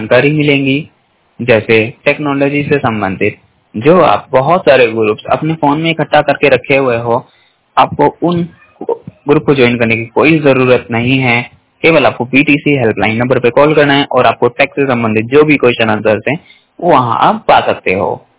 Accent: Hapur, Uttar Pradesh, India; मैं 100% ब्लाइंड हूँ और मैं यूपी डिस्ट्रिक्ट हापुड़ से बिलोंग करता हूँ।

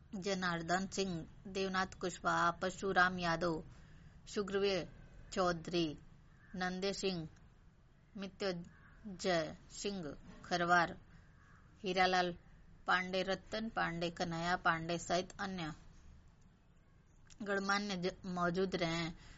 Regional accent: Marda, Uttar Pradesh, India; ग्राम व पोस्ट मर्दा जिला गाजीपुर की रहने वाली हूँ।

